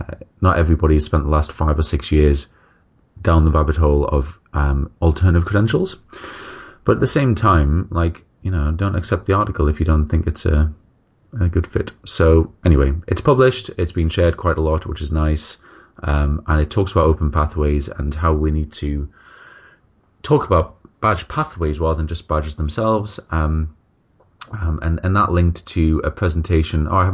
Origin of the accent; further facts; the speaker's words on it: England, United Kingdom; accent: northern; because of my dodgy northern accent.